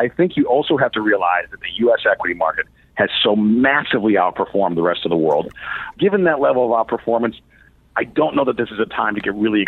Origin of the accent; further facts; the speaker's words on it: Chicago, Illinois, United States; I'm born and raised in Chicago. I have raised a family in the city of Chicago, which is not always an easy thing to do financially and otherwise.